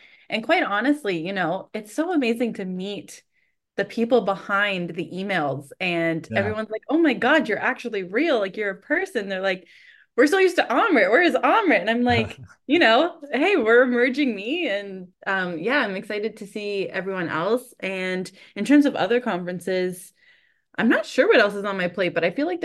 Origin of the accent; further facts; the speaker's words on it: Canada; as a Canadian